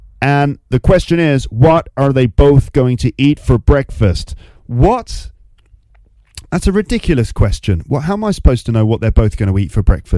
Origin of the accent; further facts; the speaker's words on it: New York, United States; I'm calling it the present perfect because I'm from New York, all right?